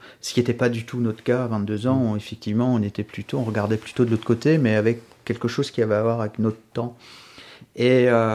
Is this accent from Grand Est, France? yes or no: yes; Grand Est, France; moved away; moi je suis originaire de j'étais frontalier pendant 20 ans, 24 ans, à la frontière allemande et suisse